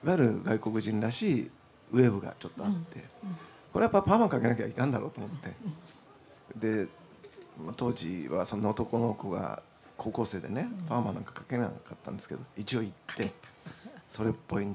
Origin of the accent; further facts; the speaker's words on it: Tokyo, Japan; まあ、僕は東京生まれですけども、はい、あの原宿とかもう何にもなかった時代を過ごしてるんですよね